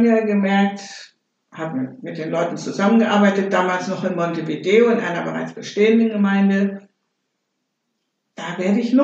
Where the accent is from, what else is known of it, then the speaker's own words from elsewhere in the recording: Hamburg, Germany; sie ist mit mir nach Hamburg, wo ich herkomme